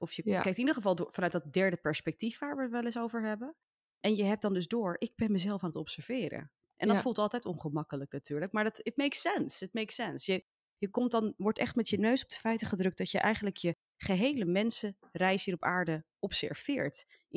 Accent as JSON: {"language": "Dutch", "town": "Amsterdam", "region": "North Holland", "country": "Netherlands", "said": "En ik kom ook niet uit het zuiden, ik kom gewoon uit Amsterdam, dus gewoon G."}